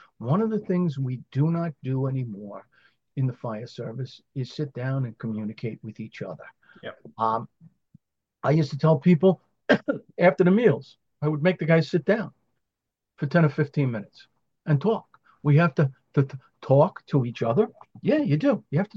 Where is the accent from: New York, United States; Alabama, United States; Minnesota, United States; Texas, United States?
New York, United States; New York City; I come from New York City. We have a hydrant every 600 feet.